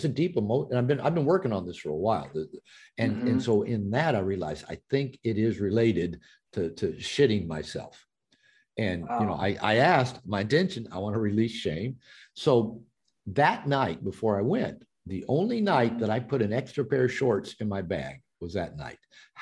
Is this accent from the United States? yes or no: yes; United States; you know, I grew up in a fundamental Christian church. I grew up in America.